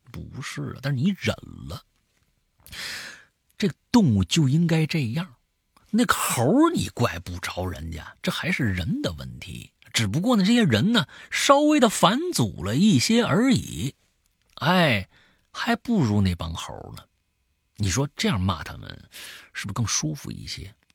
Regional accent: Hubei, China; 其实我们湖北人并不高冷，相反我们还挺热情的，在我们这儿啊也非常欢迎全国各地的兄弟姐妹来湖北过年啊。我的家乡呢有着这个小龙虾之乡的美称

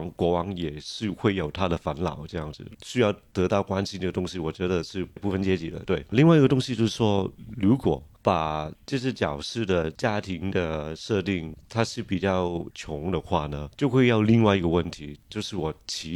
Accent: Hong Kong; 因为呢，我在香港这个城市长大

